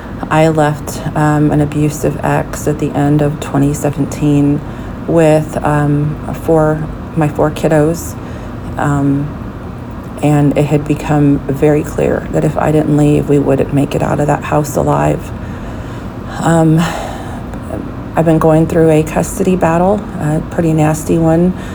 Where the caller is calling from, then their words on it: San Antonio, Texas, United States; I'm calling in from San Antonio, Texas.